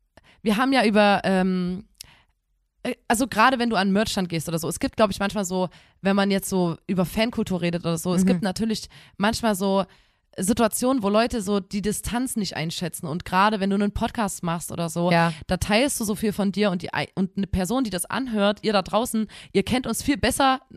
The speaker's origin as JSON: {"language": "German", "town": "Chemnitz", "region": "Saxony", "country": "Germany", "said": "weil wir kommen ja aus Chemnitz, ist ja bei im Erzgebirge"}